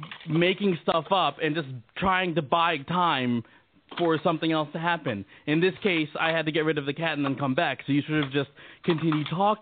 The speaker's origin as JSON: {"language": "English", "country": "United States", "said": "No, a lot of people call it mozzarella because, you know, we're American, so we like to say mozzarella."}